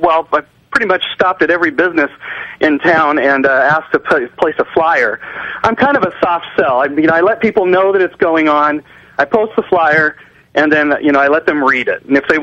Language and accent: English; Lynden, Washington, United States; also born or lived in Minnesota; I did not, actually. I grew up in Linden.